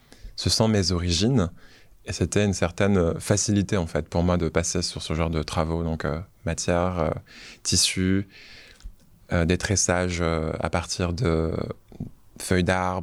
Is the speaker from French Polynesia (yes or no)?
yes; Tahiti, French Polynesia; Alors, comme je le disais, j'ai grandi à Tahiti.